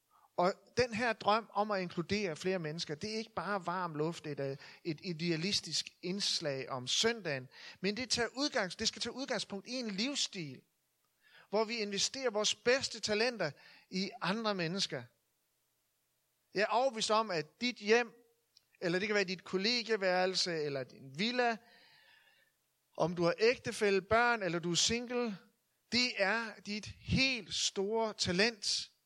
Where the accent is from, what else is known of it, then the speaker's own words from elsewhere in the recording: North Denmark Region, Denmark; jeg kommer jo fra Nordjylland og vokser op i et præstehjem